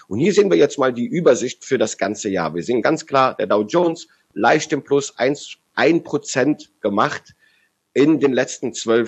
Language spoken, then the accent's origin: German; Rhineland, Germany; wie ich als Rheinländer sage, da ist was im Busch